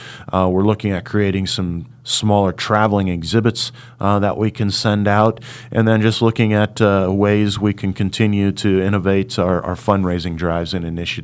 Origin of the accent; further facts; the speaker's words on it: Hutchinson, Kansas, United States; I'm working at one of the premier space museums in the world, located in my hometown of Hutchinson.